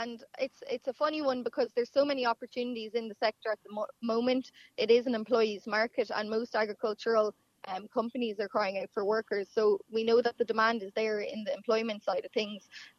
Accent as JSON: {"language": "English", "town": "Dublin", "region": "Leinster", "country": "Ireland", "said": "I'm from Dublin, I'm not from a direct farm"}